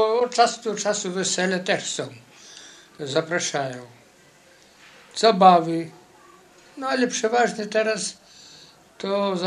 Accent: Nowowielka, Vilnius County, Lithuania; No to przeważnie jak u nas, jak ja pochodzę ze stron wileńskich, od Wilna.

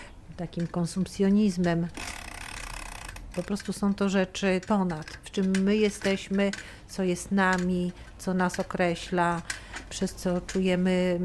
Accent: Tykocin, Podlaskie Voivodeship, Poland; sama się urodziłam w takim domu i w nim mieszkałam i mieszkam do dnia dzisiejszego

